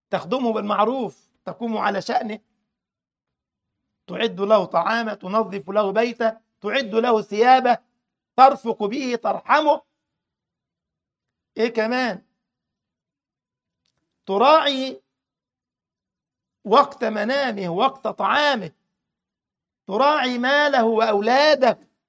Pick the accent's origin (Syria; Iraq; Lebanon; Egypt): Egypt; عندنا في مصر دلع، مش عارف عندكم انتوا أسامة بتقول في المغرب اسمه ايه